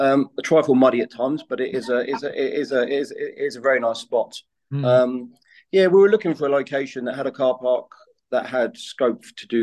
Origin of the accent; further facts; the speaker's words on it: Luton, East of England, United Kingdom; also born or lived in Australia / Shanghai / London; now in Woking, United Kingdom; And I grew up just outside Luton, and went to catering college there, chef school.